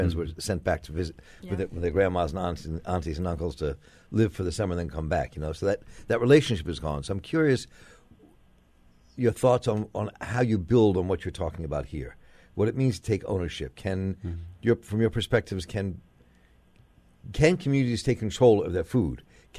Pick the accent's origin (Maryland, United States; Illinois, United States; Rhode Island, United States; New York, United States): Maryland, United States; Baltimore; I can recall growing up in Baltimore, and there wasn't a food scarcity in deserts in the black world like there is now.